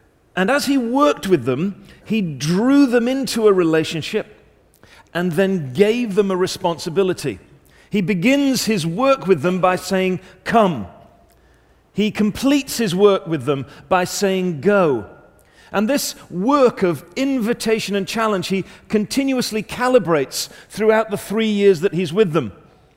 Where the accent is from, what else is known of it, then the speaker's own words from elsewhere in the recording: England, United Kingdom; as always, being slightly English